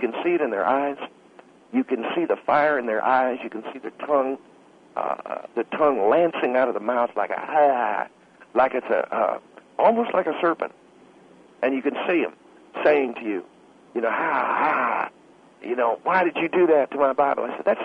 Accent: Kissimmee, Florida, United States; Now, I'm from the South, Phil. I come from Central Florida. I come from Kissimmee, Florida.

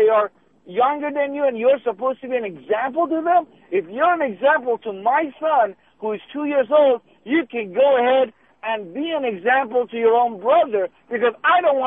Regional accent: Iran; now in United States; I'm from Iran.

